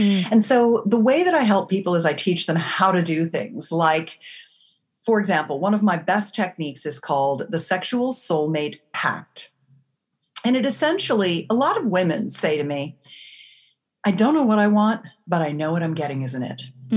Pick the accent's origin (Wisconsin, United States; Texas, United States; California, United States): California, United States; I come from the Silicon Valley of California